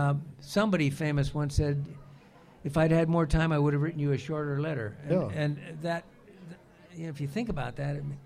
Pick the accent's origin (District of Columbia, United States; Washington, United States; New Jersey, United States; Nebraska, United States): Washington, United States; Olympia; I was raised in Olympia, so I've been to the. I always used to love to come to the Puyallup Fair